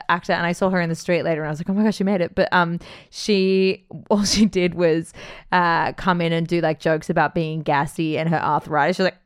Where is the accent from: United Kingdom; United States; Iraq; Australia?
Australia; oh, so it's 10 grand to do Ed Fringe as an Australian artist.